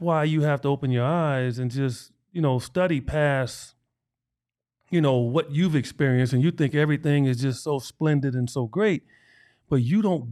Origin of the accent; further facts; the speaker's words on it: Chicago, Illinois, United States; And I give them stories of me growing up in Chicago and being chased out of neighborhoods by, you know, white teenagers